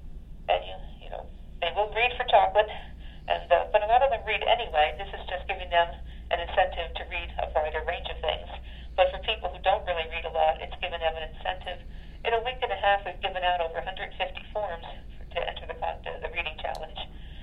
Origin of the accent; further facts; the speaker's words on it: Pennsylvania, United States; I'm from Schuylkill County, and all my family's still here.